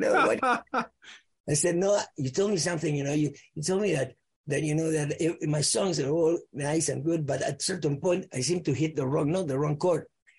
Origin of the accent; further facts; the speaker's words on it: Argentina; moved away; I was coming from Argentina, where, you know, you could go to jail just for playing that music. And, mm-hmm. and by the time I came here, which was 78